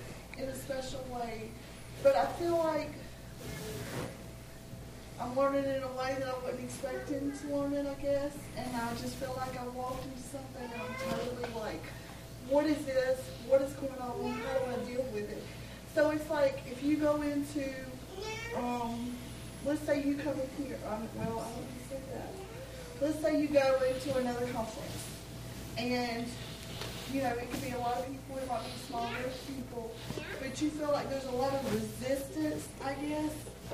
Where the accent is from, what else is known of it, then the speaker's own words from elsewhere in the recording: Stuart, Virginia, United States; I am from Stuart, Virginia.